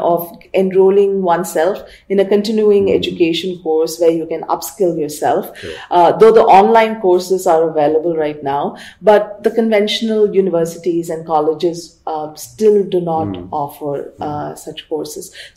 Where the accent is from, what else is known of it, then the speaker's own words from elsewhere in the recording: Chennai, Tamil Nadu, India; Okay, so I grew up in the south. I'm from Chennai.